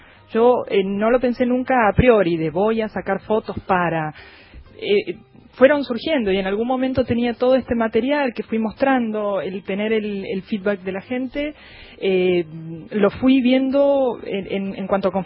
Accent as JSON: {"language": "Spanish", "country": "Argentina", "said": "somos argentinos"}